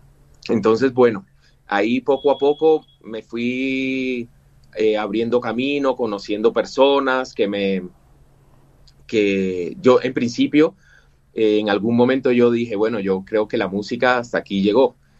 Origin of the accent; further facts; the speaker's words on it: Cuba; accent: Cuban; now in Bogotá, Colombia; le cuento a mucha gente que mi acento cubano es otra cosa, casi que nulo, solo me... como que aflora cuando estoy con mi familia, ¿no? Cuando me reúno con mi familia vuelve esto adelante. Entonces, básicamente llegué a Bogotá porque tenía un tío músico